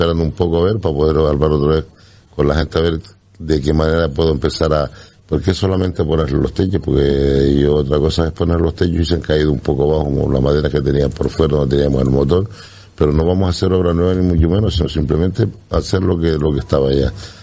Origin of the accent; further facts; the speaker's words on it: Cofete, Canary Islands, Spain; saben que yo nací en Cofete, saben que yo soy cofetero, como digo yo.